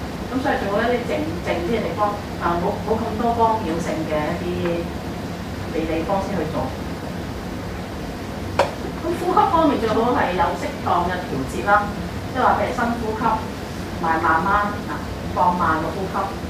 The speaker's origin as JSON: {"language": "Cantonese", "country": "China", "said": "都同我哋中國人啲唔同嘅"}